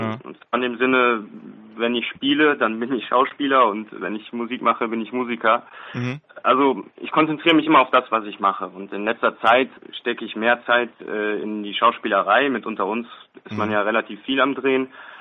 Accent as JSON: {"language": "German", "region": "North Rhine-Westphalia", "country": "Germany", "said": "Ja, wir kommen ja alle aus dem Oberbergischen Kreis und sind da in verschiedenen kleinen Läden aufgetreten, aber auch in Köln."}